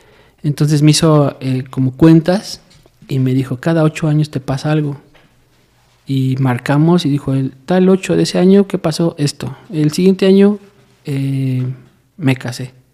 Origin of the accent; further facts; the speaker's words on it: Mexico; aunque nuestra cultura como mexicanos le rinden tributo y fiestas a la muerte